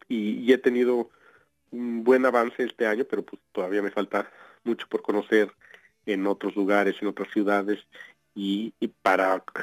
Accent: Mexico; now in Utah, United States; como mexicanos en Utah, como hispanos incluso en este estado

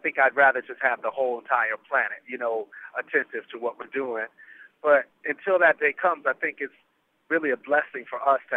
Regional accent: Milwaukee, Wisconsin, United States; It's what I grew up with. You know, I mean, I come from Milwaukee, Wisconsin. And on a daily basis, you know, the people that I see and that I'm around was people that were struggling with poverty.

